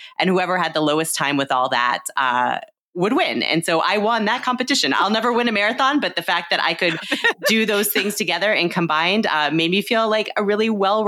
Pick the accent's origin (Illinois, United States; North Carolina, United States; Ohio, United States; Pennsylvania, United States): Illinois, United States; Peru; born there; now in Chicago, United States; I was born in Peru, Illinois, which is about 2 hours outside of Chicago, and now I live in the city of Chicago.